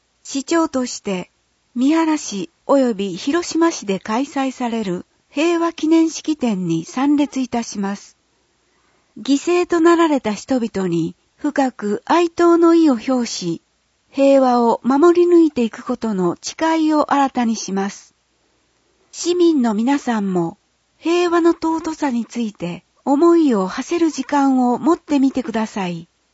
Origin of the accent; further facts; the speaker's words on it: Canterbury, New Zealand; Japanese is a second language; 私の地元カンタベリー地方はニュージーランドの南島にあり、国内で最も羊牧場が多い地域として知られています。